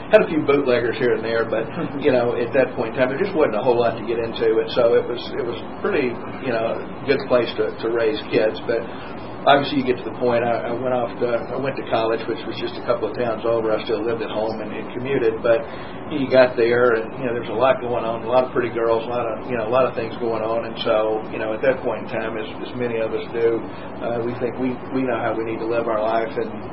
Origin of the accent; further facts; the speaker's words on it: Tuscumbia, United States; my hometown of Tuscumbia was probably about 8,000 people. So I grew up in a very, very small conservative town.